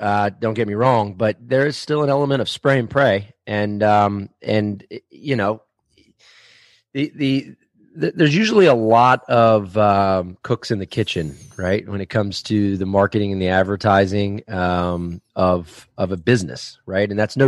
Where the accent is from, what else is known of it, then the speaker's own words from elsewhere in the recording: Fort Lauderdale, Florida, United States; I grew up in Fort Lauderdale, Florida.